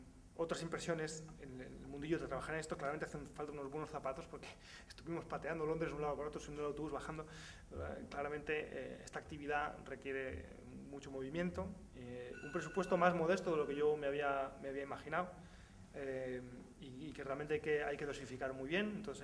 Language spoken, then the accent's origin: Spanish; Spain; moved away; como antes que como científico, como español y como ciudadano, siento una cierta frustración, ¿no? Por no poder trabajar en España.